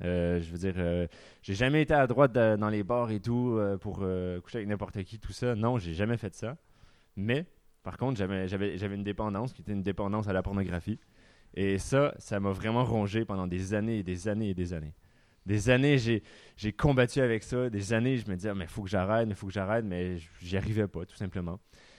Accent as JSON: {"language": "French", "region": "Quebec", "country": "Canada", "accent": "Quebec", "said": "je suis désolé, je suis québécois. Donc voilà. Ça va peut-être s'entendre à mon accent, un petit peu."}